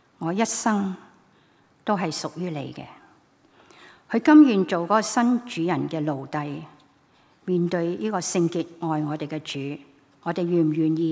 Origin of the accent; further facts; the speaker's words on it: China; 我是中国人吓